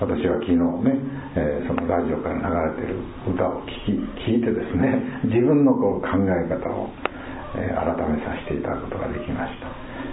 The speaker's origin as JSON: {"language": "Japanese", "region": "Kyushu", "country": "Japan", "said": "私も九州男児で亭主関白なんですけどね"}